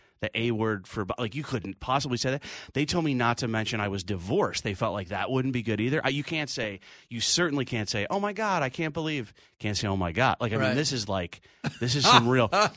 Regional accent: Rochester, New York, United States; So I grew up in Rochester, New York.

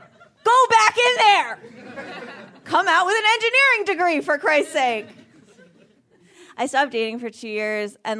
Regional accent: Vermont, United States; I grew up, I'm, like, really light-skinned, but I grew up feeling really black. I grew up in Vermont.

